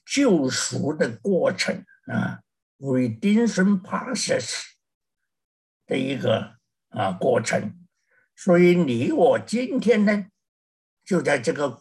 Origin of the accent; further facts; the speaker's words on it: China; 我们中国人呢，哎呀，不单这一个喜啊，还要双喜啊